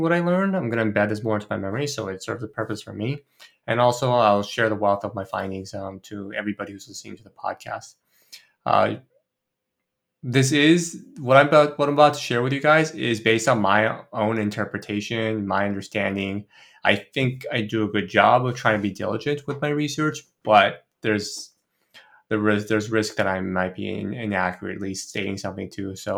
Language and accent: English; Brazil; also born or lived in South Korea; I grew up in Brazil most of my life, even though I was born in Brazil and my parents are from Korea. I was not born in Brazil, sorry. I was born in Korea.